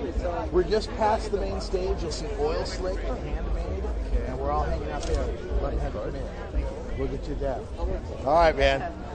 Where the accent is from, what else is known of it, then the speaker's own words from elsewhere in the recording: Nampa, Idaho, United States; Yes, I'm originally from Nampa, Idaho, which is in the conservative county in Idaho.